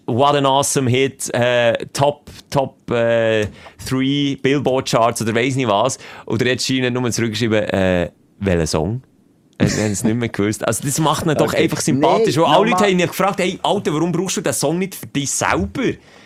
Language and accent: German; Greece; German is a second language; ich bin ein Grieche aus Griechenland.